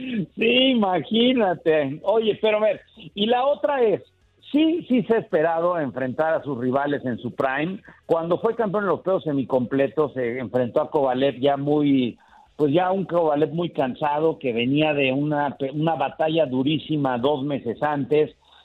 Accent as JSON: {"language": "Spanish", "country": "Mexico", "said": "más siendo mexicanos, más siendo latinoamericanos, tristemente nosotros estamos acostumbrados a eso"}